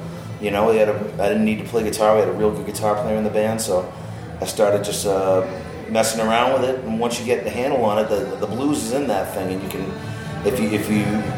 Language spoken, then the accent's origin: English; Boston, Massachusetts, United States; because we're from Boston, so it's like the Mississippi style through that Boston filter.